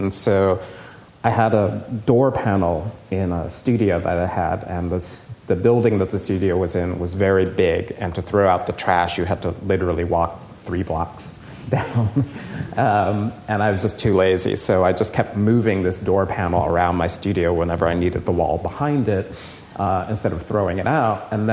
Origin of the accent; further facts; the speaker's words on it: United States; except I'm an American.